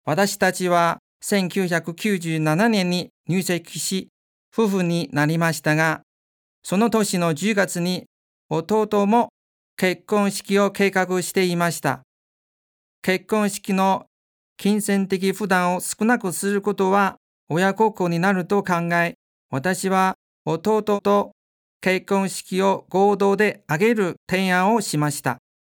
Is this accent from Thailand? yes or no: no; China; Japanese is a second language; also born or lived in Beijing; 私は中国で生まれ育ち、北京で学生生活をしていましたが、